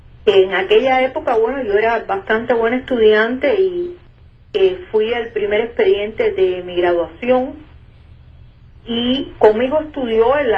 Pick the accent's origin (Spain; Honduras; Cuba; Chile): Cuba; Havana; born there; yo nací aquí en Ciudad de La Habana un 16 de mayo de 1945. Soy Tauro en los signos zodiacales. Nací en el barrio de Santo Suárez, en el municipio de 10 de octubre